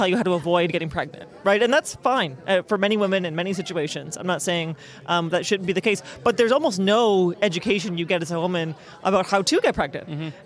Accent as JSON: {"language": "English", "region": "Ontario", "country": "Canada", "said": "I mean, I'm from Ontario. We don't have that option."}